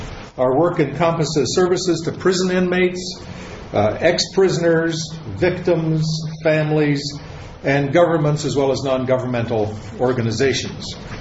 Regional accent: Alberta, Canada; I was born and raised in Alberta, somewhere near the mountains.

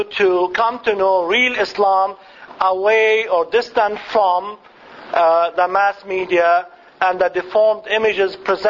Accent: Nazareth, Northern District, Israel; I was taught by Catholic nuns and priests in my hometown, Nazareth. I am the only Christian in the group since I come from Nazareth.

